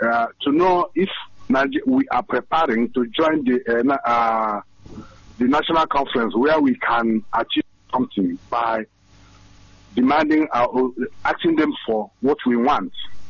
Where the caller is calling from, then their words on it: London, United Kingdom; Yeah, I'm calling from London here.